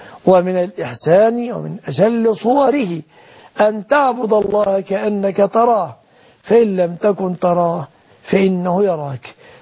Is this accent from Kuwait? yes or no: no; Egypt; وحفظ الله بلادنا مصر